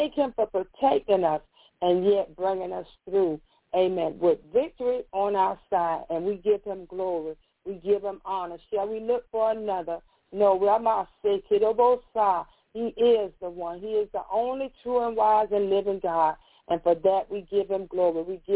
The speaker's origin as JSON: {"language": "English", "town": "Miami", "region": "Florida", "country": "United States", "tie": "born or raised there", "said": "I was born and raised in Miami."}